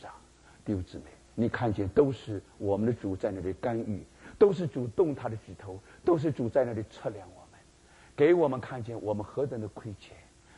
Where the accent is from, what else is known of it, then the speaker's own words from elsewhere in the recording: China; 我们普通以为这个篮呢，就是我们中国人买菜篮的菜篮